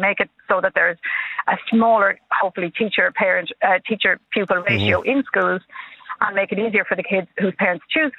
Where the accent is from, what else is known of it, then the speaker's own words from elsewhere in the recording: Leinster, Ireland; accent: Australian; also born or lived in Australia; today is the first day I walked into a primary school in Ireland in 1974, at 6 years of age, with my Australian accent on me and my books from us.